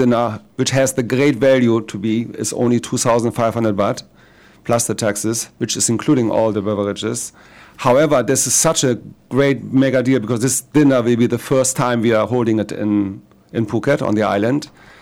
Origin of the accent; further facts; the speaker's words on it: Germany; Myself, I'm from Germany.